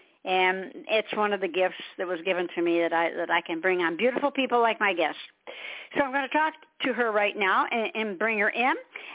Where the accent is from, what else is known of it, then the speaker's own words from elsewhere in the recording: Michigan, United States; since I've been here about 22 years, because I came from Michigan, so you know I know what snow is.